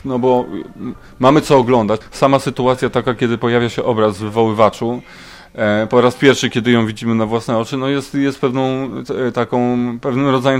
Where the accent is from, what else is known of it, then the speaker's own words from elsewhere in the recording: Szczytno, Warmian-Masurian Voivodeship, Poland; Urodziłem się w Szczytnie, większość mojego życia to Szczytno.